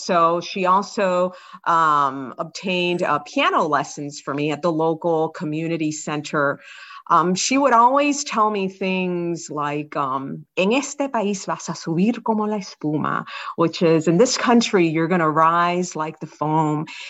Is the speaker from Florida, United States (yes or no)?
yes; Miami, Florida, United States; And so I was born and raised in the Miami area. So, mm-hmm. We were a melting pot.